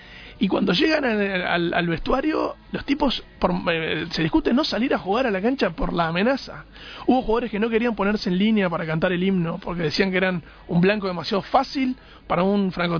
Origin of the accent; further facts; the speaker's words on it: San Fernando de Maldonado, Maldonado, Uruguay; now in Montevideo, Uruguay; Y me mudé, vine de Maldonado, yo soy fernandino, vine de Maldonado para Montevideo, ya me quedé acá.